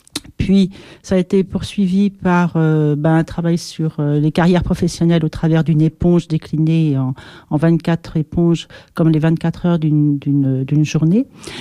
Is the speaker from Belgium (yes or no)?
no; Nouvelle-Aquitaine, France; je suis française, d'origine donc des Pyrénées de ce côté-là.